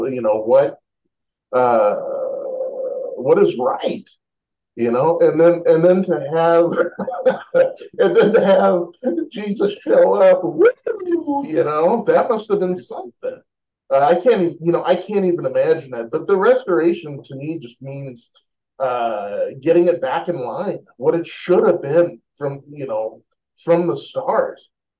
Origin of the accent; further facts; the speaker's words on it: Oregon, United States; Hey, you know, you guys are both from Utah. I'm from Oregon. I feel outnumbered right now.